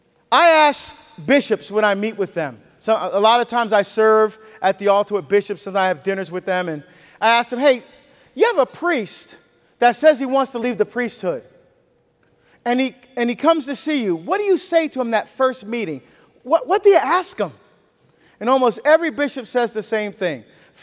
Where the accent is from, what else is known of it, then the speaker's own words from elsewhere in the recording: New Jersey, United States; I'm from Jersey, right? Meat and potatoes Catholic, man.